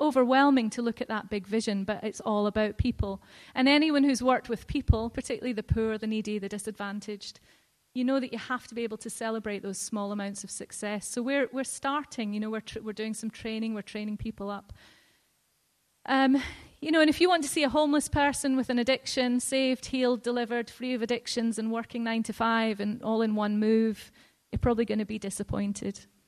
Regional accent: Scotland, United Kingdom; You know, I'm Scottish, so I'm a hard worker.

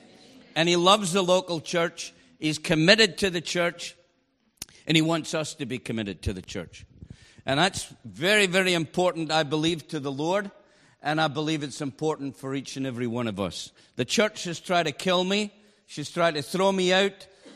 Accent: Banff, Scotland, United Kingdom; I come from Banff up in the northeast of Scotland.

